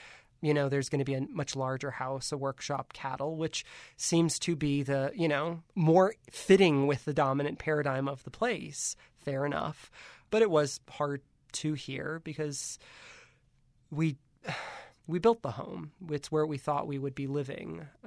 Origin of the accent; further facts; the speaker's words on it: Miami, Florida, United States; now in San Francisco, United States; what does it mean to be an Iranian American, something that growing up in Miami, living in San Francisco, I never really had to think about.